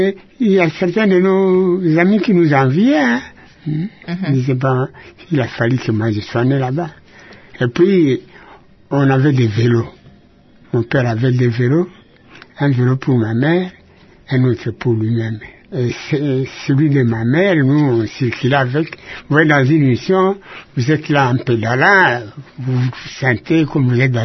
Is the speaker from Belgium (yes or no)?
no; Ifumoy, Équateur, DR Congo; À Ifumoy, au territoire de Mokoto.